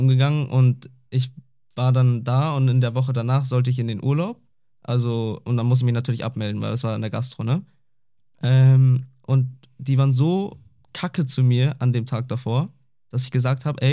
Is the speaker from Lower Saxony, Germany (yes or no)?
yes; Wildeshausen, Lower Saxony, Germany; Ich bin in Wildeshausen geboren. Heißt eigentlich, ich hatte keine Wahl. Aber es war eine gute Entscheidung von meinen Eltern, hierher zu ziehen